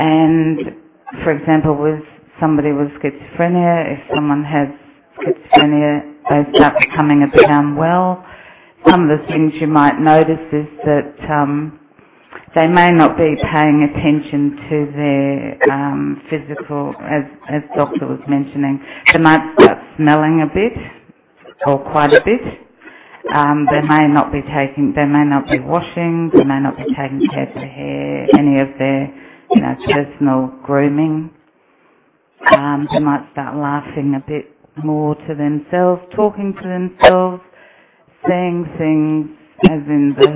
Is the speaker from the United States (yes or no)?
no; Australia; I'm from Australia